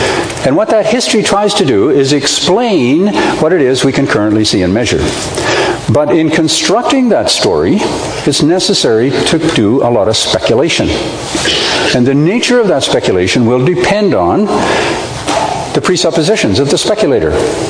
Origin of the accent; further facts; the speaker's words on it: Ontario, Canada; Now, I know I'm from Ontario